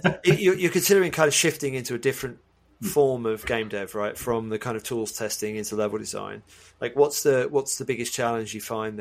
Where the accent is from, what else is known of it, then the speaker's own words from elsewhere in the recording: United Kingdom; I have the double whammy of being British